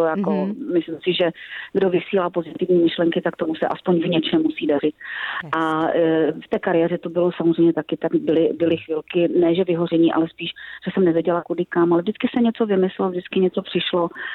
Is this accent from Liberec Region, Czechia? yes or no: no; Ostrava, Moravian-Silesian Region, Czechia; Já jsem z Ostravy, tak já jsem zvyklá, že lidi drmolí.